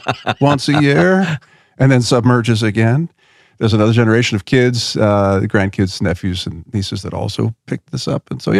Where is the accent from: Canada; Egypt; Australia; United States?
United States; Philadelphia, Pennsylvania; I grew up in Philadelphia